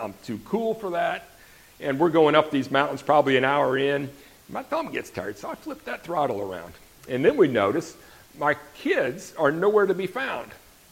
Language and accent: English; Wisconsin, United States; But some of you probably all know that I grew up in Wisconsin. So I grew up on my grandparents' dairy farm, and we had snowmobiles.